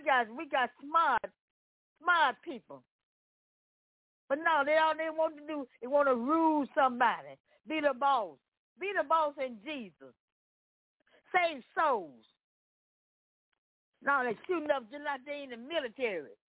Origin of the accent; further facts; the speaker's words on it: Memphis, Tennessee, United States; And I think about all these shooting up in Memphis, Tennessee. I'm coming from Memphis, Tennessee.